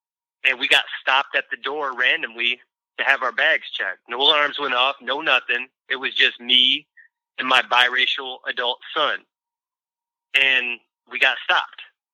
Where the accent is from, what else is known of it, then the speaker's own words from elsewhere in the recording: Grand Rapids, Michigan, United States; There was all different races and ethnicities in the area that I grew up in Grand Rapids.